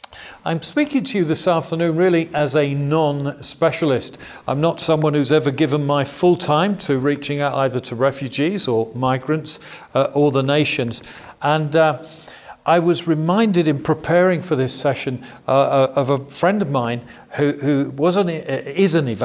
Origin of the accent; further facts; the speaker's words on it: Bournemouth, South West England, United Kingdom; a meeting that he's setting up in my hometown in Bournemouth in southern England